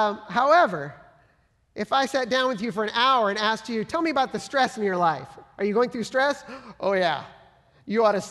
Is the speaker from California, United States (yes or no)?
yes; San Francisco, California, United States; born there; when I was born in 1970 in San Francisco